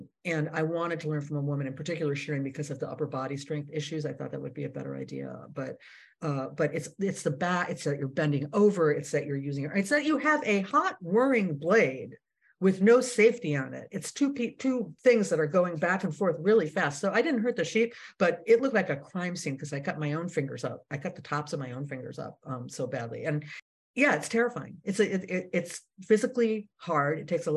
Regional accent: Minneapolis, Minnesota, United States; I'm Jewish. And when I was a little kid growing up in Minneapolis, we used to throw our sin

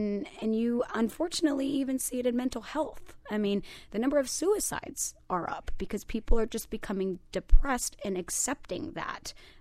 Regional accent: Corozal, Puerto Rico; But then you go into places like my hometown, Corozal. It's in the interior. It's up in the mountains. They don't have the resources that the big cities have.

